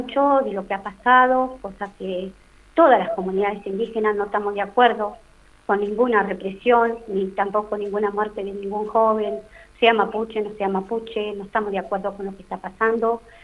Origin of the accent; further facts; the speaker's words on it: Ipetren Chico, Río Negro, Argentina; Si yo bien vengo de comunidades, la comunidad en la cual pertenezco es la Los Penimapu, soy del Ipetren Chico, para alguien que no se ubica, estoy a 130 kilómetros de Ingeniero Jacobacci, en la cual me crié